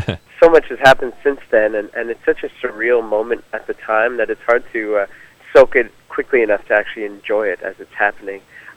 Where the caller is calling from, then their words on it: Montreal, Quebec, Canada; From Montreal.